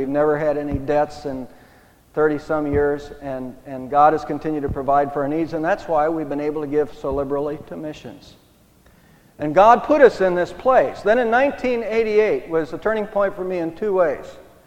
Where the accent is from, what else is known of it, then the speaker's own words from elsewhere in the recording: Savannah, Ohio, United States; Now, Connie is from Sullivan, Ohio. I am from Savannah, Ohio. When we married for a time, we lived in Savannah, Ohio.